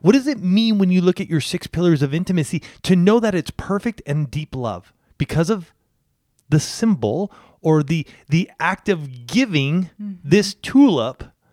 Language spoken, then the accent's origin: English; California, United States; I grew up in Southern California, seeing my dad